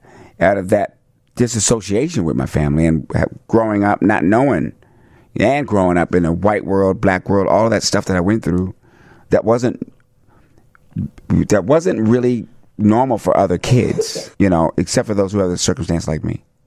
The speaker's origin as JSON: {"language": "English", "town": "Washington", "region": "District of Columbia", "country": "United States", "tie": "born or raised there", "also_born_or_lived": "Maryland", "said": "all the things I went through growing up in Washington, D.C. and in Maryland and my trek to Hollywood"}